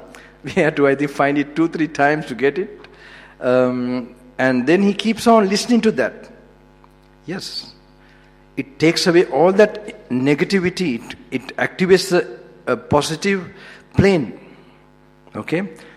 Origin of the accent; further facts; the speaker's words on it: Lesotho; I was brought up in Southern Africa, Lesotho, in the international schools there.